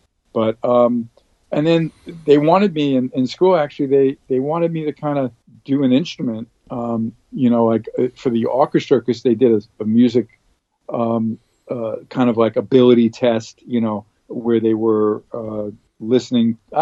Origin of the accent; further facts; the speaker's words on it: Brooklyn, New York, United States; also born or lived in Queens; I grew up in Brooklyn and Queens, so I'm a New York boy